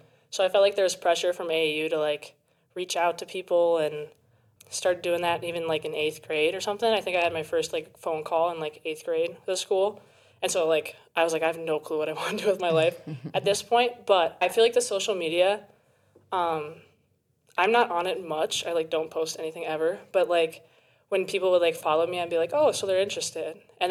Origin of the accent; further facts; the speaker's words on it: Anoka, Minnesota, United States; I'm from Anoka, Minnesota, which is the Halloween capital of the world.